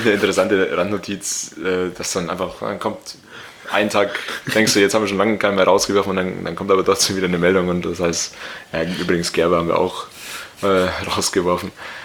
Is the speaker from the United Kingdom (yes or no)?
yes; Scotland, United Kingdom